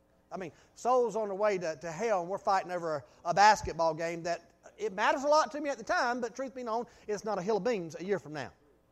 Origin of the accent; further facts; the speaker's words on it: Goldsboro, North Carolina, United States; I was raised in Goldsboro.